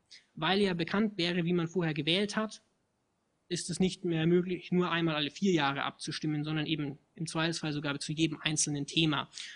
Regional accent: Bavaria, Germany; wir kommen aus Bayern

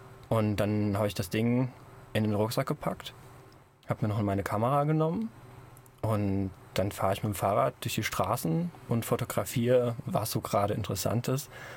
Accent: Ingelheim, Rhineland-Palatinate, Germany; Also ich komme aus Ingelheim und da habe ich schon ein bisschen was gemappt.

